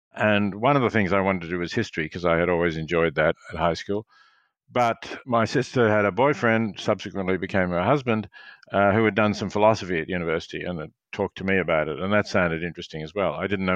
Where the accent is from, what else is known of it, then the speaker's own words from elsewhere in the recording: Melbourne, Victoria, Australia; So we became comfortably off after a few years. I went to school in Melbourne. I think I got a reasonably good education.